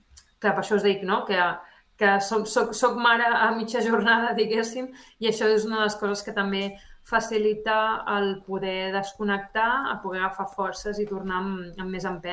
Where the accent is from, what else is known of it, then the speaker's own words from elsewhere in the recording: Barcelona, Catalonia, Spain; now in Andorra; nosaltres som de Barcelona, l'arribar a Andorra doncs no teníem aquesta xarxa familiar